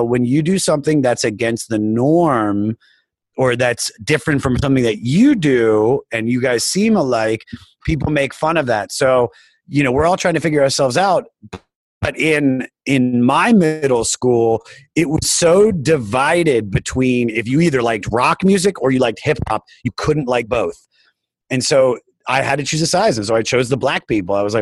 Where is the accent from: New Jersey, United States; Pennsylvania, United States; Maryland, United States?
Maryland, United States; Germantown; also born or lived in Baltimore; now in Los Angeles, United States; I'm from about 20 minutes north of Washington, D.C. in a town called Germantown. And then I said Baltimore for years because I lived in Baltimore for about 8 years before I moved to LA.